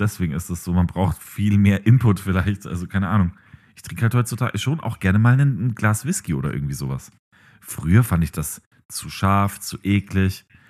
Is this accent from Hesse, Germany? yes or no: no; Bavaria, Germany; nee, das isst man bei uns in Bayern.